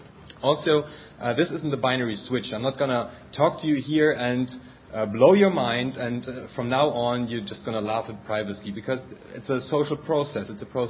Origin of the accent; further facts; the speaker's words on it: Germany; English is a second language; The fact that I come from Germany obviously is going to influence some of the examples I'm going to give you